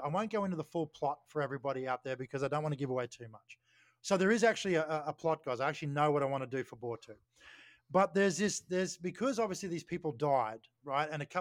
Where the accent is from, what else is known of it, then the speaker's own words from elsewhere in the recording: Australia; Remember, we're Australian filmmakers here. We don't have a lot of money